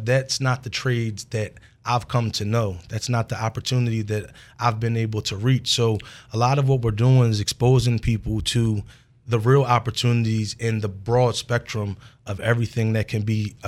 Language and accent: English; Philadelphia, Pennsylvania, United States; I grew up in the East Mount Airy section of the city.